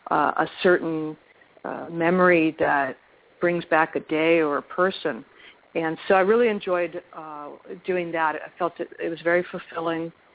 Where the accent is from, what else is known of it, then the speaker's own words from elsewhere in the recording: Los Angeles, California, United States; now in Oakland, United States; I'm from Los Angeles, growing up in Los Angeles when it was still a small, large city, and it was still open streets.